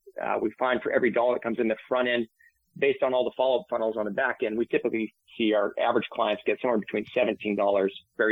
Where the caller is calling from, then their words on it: Boise, Idaho, United States; I'm up in Boise, Idaho.